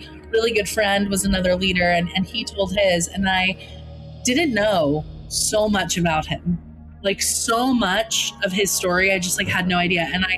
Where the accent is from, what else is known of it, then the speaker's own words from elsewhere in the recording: Boston, Massachusetts, United States; Like, I come from Boston, Massachusetts, but I come from so much more than that, right?